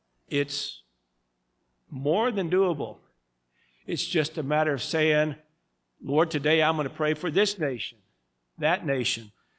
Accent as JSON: {"language": "English", "region": "Louisiana", "country": "United States", "tie": "born there", "said": "I was born in Louisiana"}